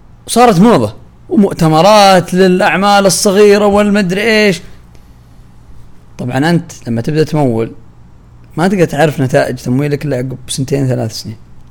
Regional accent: Saudi Arabia; عندنا في السعودية أنا قابلت كثير من العاطلين عن العمل

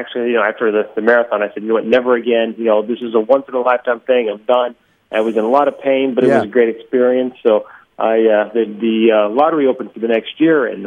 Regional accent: Texas, United States; Actually, I grew up in Texas, and no, I did play baseball, football, basketball, soccer.

